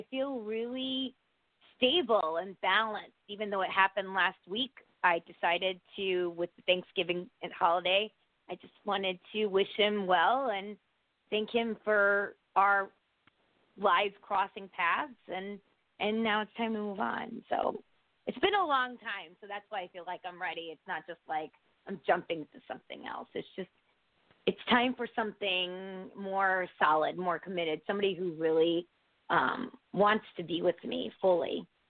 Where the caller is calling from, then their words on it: Connecticut, United States; Connecticut.